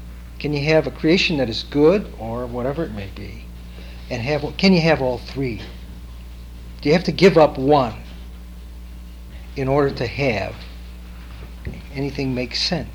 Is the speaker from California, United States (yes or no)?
no; Missouri, United States; I came from Missouri, and I hung around with people who believe too much.